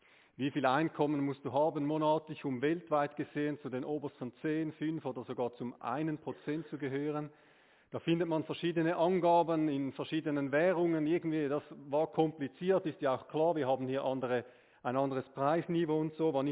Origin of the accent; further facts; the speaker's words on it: Switzerland; verständigen wir uns darauf, als Schweizer, wir sind grundsätzlich reich.